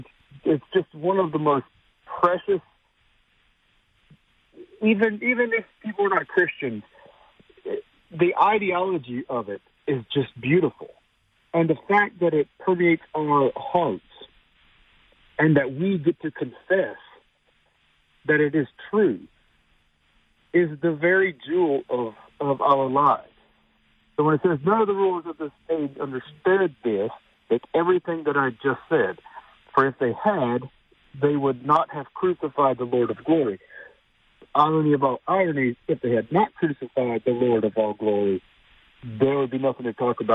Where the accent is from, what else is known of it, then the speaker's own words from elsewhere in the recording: the South, United States; growing up in the South, this is just what we did.